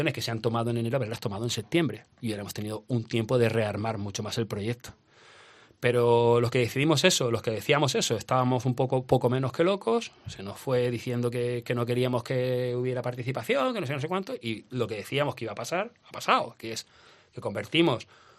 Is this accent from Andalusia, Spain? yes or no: yes; Mancha Real, Andalusia, Spain; Que yo ya he presentado dos veces en Mancha Real en mi pueblo, no he conseguido la victoria